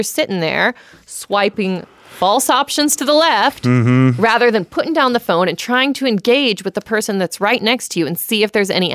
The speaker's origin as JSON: {"language": "English", "town": "Killeen", "region": "Texas", "country": "United States", "said": "You know, I'm from Killeen, Texas."}